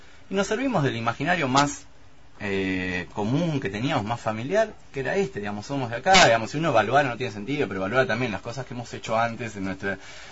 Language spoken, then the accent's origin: Spanish; La Plata, Buenos Aires Province, Argentina; yo digo que soy bonaerense, o él, digamos, no, pero vos naciste en La Plata